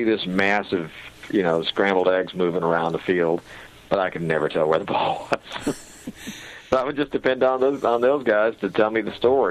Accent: Stephenville, Texas, United States; I grew up in Stephenville with KSTV, so a little different.

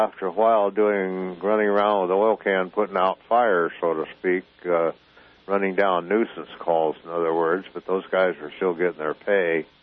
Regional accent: Whidbey Island, Washington, United States; I grew up on Whidbey Island, just north of Seattle.

